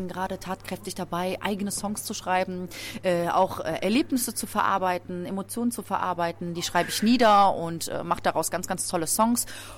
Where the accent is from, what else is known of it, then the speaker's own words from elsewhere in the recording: Laupheim, Baden-Württemberg, Germany; also born or lived in Hamburg; Laubheim ist im Süden von Deutschland und zwar in Baden-Württemberg in der Nähe von Ulm.